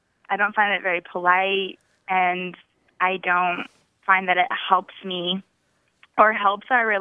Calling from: Dallas, Texas, United States; I'm calling from Dallas.

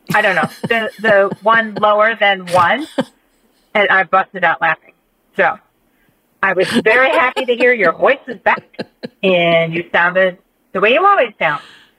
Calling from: Ohio, United States; I'm calling from Ohio.

